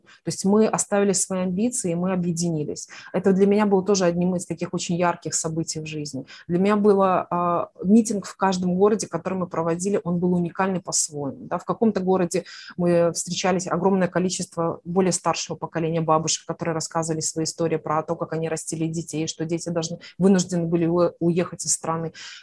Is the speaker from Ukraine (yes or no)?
no; Belarus; и Мария, и Светлана, и я, мы родились и выросли в Беларуси